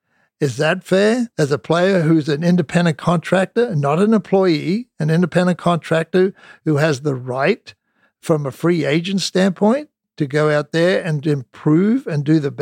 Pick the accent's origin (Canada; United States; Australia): Australia; I came from Australia. I played the Australian Tour.